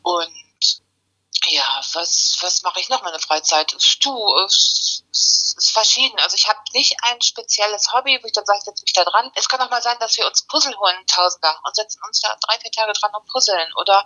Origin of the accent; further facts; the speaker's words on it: Remscheid, North Rhine-Westphalia, Germany; born there; now in Löhne, Germany; meine Mama ist eine Deutsche und die kommt aus Remscheid und ich bin natürlich in Remscheid geboren und nicht in Spanien, was manche auch denken.